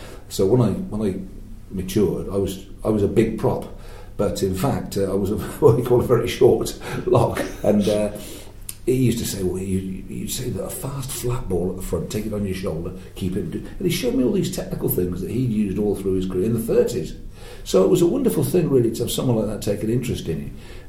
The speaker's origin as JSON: {"language": "English", "town": "Maidenhead", "region": "South East England", "country": "United Kingdom", "tie": "born or raised there", "also_born_or_lived": "Gloucester", "said": "No, I was born in Maidenhead, a war baby, 1945, and I came to Gloucester when I was about 12."}